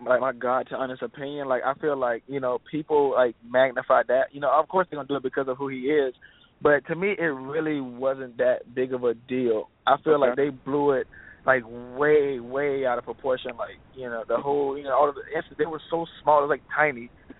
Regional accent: Orlando, Florida, United States; It's my hometown. You know, I'm from Orlando, Florida.

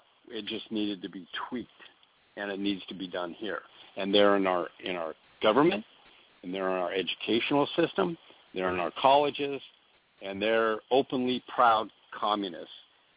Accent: Northwest, United States; Well, I'm all Southern roots, too. But I grew up in the Northwest, so I don't have the passion of it like you do.

